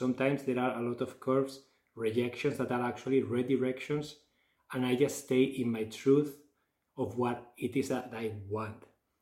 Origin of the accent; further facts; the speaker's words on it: Barcelona, Catalonia, Spain; moved away as an adult; also born or lived in Canada; I'm new to the city. I am from Barcelona, but lived in Canada for 10 years.